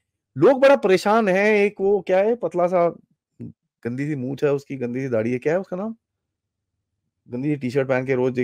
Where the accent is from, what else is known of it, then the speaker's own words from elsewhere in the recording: Punjab, India; Punjab is a critical state, मैं खुद पंजाबी हूँ